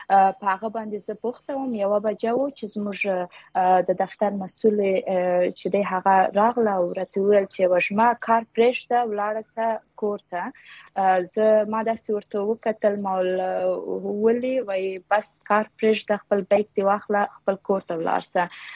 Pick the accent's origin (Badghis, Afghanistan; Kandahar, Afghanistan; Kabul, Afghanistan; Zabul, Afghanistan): Zabul, Afghanistan; Shajoy; زه د یو د افغانستان د یو ولایت، زابل ولایت د یو ولسوالۍ پورې تړاو لرم، شاجوی ولسوالۍ نه راغلم مرکز قلات.